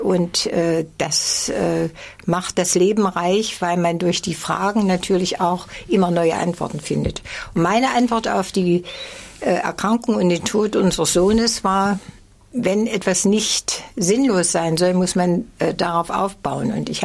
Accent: Nordhausen, Thuringia, Germany; also born or lived in Eberswalde; Da bin ich sozusagen über Generationen verwurzelt. Mhm. Ich bin dann von Eberswalde, weil mein Vater im Krieg gefallen ist, nach Nordhausen zu meinen anderen Vorfahren.

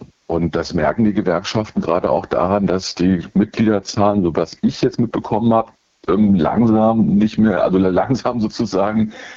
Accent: Frankfurt, Hesse, Germany; ich komme aus Frankfurt

